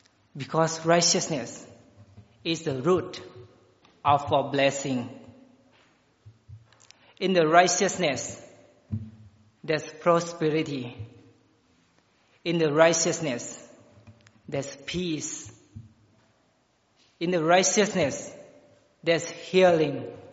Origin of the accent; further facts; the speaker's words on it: Laos; English is a second language; moved away as an adult; now in United States; I'm from Laos, and I've been here in the United States of America about 8 months through the International Volunteer Exchange Program